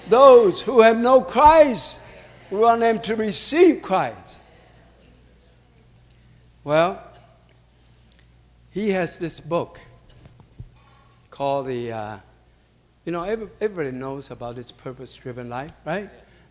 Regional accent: California, United States; We came from Southern California.

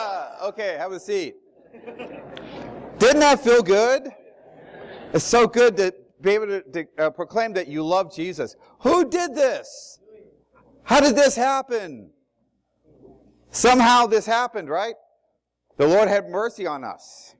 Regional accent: Ohio, United States; For those of you who don't know me … I am from Ohio, presently living in Cincinnati, Ohio.

